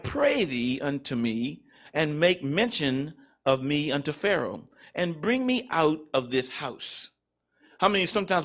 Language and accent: English; Virginia, United States; I'm from Virginia. But God sent me to New Jersey because he said there is a need there.